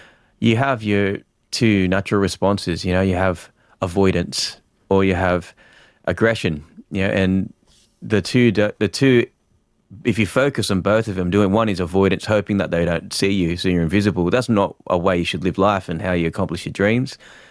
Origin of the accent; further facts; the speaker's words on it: Newcastle, New South Wales, Australia; also born or lived in South Korea; My mum and dad look very, they're Caucasian and I'm Korean, and I grew up in Newcastle, so it's a little regional town.